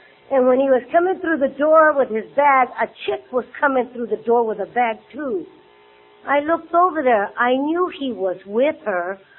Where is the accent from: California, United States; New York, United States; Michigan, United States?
California, United States; Montclair; Now, I'm from Montclair. I've never been out of California.